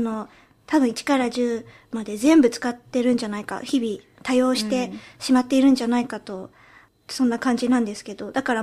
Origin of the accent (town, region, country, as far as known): United Kingdom; born or raised there; also born or lived in Japan